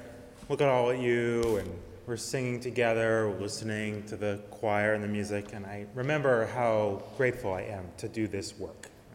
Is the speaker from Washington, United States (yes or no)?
yes; Seattle, Washington, United States; I grew up in the Seattle area, and our Unitarian Universalist youth conferences that I always attended